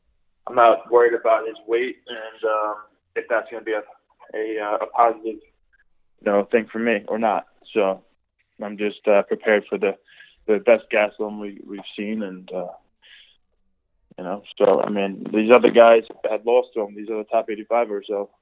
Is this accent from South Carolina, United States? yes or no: no; New York, United States; So just being a New Yorker, the first event ever.